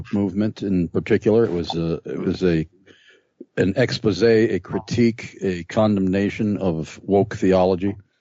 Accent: Pennsylvania, United States; The reason why I say it is unusual is because we're both from Pennsylvania, and not only both from Pennsylvania, we're only about a half hour away from each other as far as where we live.

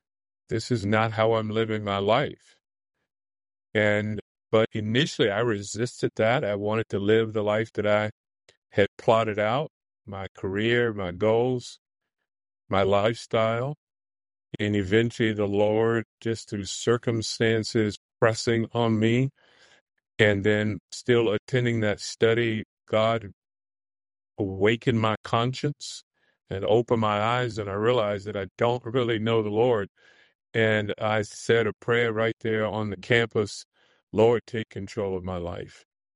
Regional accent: Orlando, Florida, United States; I grew up in Orlando, Florida, so I'm from the city beautiful, as it's called, and grew up attending a Presbyterian church in the neighborhood.

